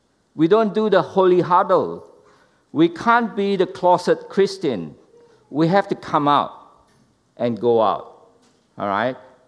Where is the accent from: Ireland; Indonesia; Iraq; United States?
Indonesia; So I'm saying I'm coming from Indonesia.